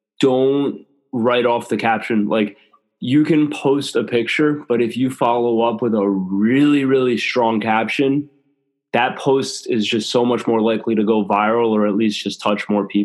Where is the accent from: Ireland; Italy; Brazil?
Italy; Well, I was born and raised in Italy, so I've been drinking espresso since I could walk.